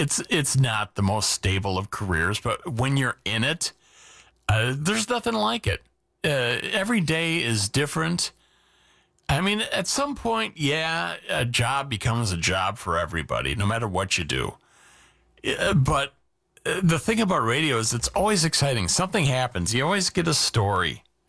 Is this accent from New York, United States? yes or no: no; Yorkville, Wisconsin, United States; I was born in Racine County. I grew up in actually Yorkville Township.